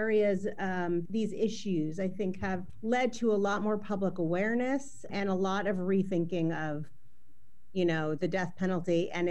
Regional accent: East Coast, United States; And I remember clearly, I'm from the East Coast

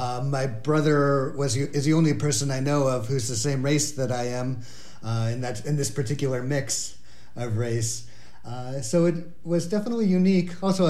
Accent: Corvallis, Oregon, United States; Yeah, Corvallis is a very, very predominantly white community. I had a kind of a nice little bubble of the university and academia surrounding me.

